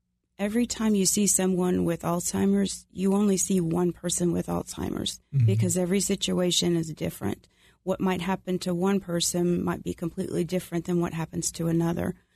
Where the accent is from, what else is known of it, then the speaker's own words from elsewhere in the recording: Roanoke, Virginia, United States; now in Georgia, United States; Well, I was raised in Roanoke, Virginia. So please keep those people in your prayers as they are overcoming the floodwaters. And my family and I moved down here to Georgia.